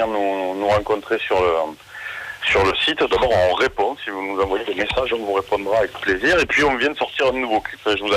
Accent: Béziers, Occitanie, France; chez nous, à Béziers

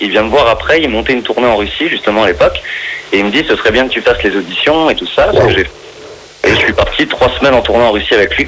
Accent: Vitry-le-François, Grand Est, France; Moi, je suis originaire de Vitry, en fait.

